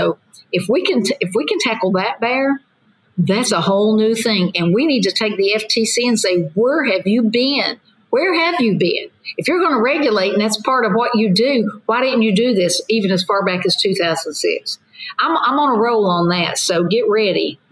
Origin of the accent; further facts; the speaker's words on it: Tennessee, United States; I'm from East Tennessee. The Great Smoky Mountains, the Appalachian Trail runs right behind my farm, as a matter of fact.